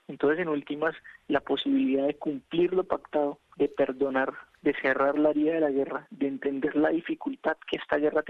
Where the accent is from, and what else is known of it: Colombia